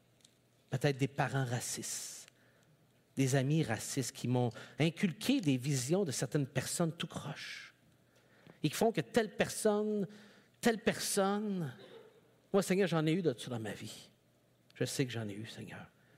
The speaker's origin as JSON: {"language": "French", "region": "North", "country": "France", "tie": "born or raised there", "said": "Moi aussi, j'ai grandi dans le Nord avec des préjugés envers certaines personnes."}